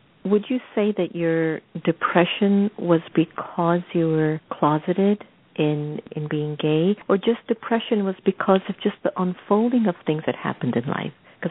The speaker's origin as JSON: {"language": "English", "country": "United States", "tie": "born or raised there", "said": "coming from an Eastern perspective, I'm half Indian, half African, and I'm brought up in the U.S."}